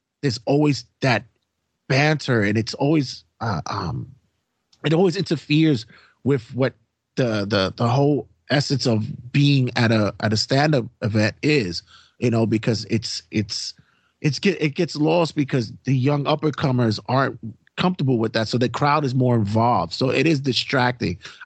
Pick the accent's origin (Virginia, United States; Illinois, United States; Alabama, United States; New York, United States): New York, United States; accent: New York; I don't know if my New York accent is getting through fully for everybody